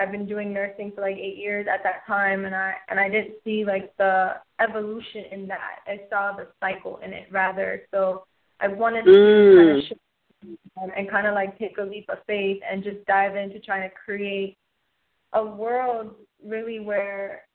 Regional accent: South Miami, Florida, United States; So I originally was born and raised in the South Miami area, which, you know, is not too far from where I'm at now

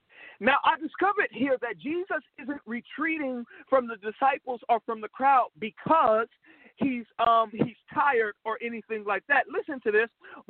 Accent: St. Louis, Missouri, United States; because that's what I grew up on in St. Louis, Missouri. For us, Chinese food is like a staple.

